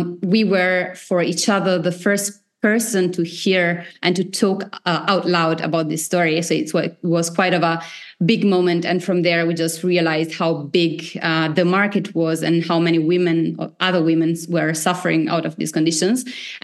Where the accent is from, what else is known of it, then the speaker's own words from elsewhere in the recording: Italy; now in Berlin, Germany; No, I'm from Italy, which is part of the story